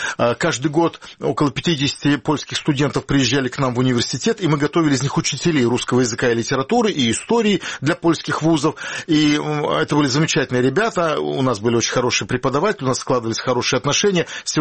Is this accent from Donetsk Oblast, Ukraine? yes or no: no; Crimea, Ukraine; я как крымчанин-крымчанину, напомню